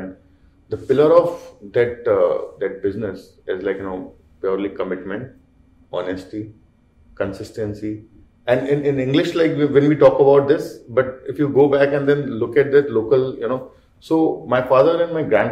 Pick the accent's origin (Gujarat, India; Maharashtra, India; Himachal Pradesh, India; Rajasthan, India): Rajasthan, India; Rudawal; I born and brought up in Rajasthan. There's a place called Rudawal in Bharatpur district. So till 12th I did my studies over there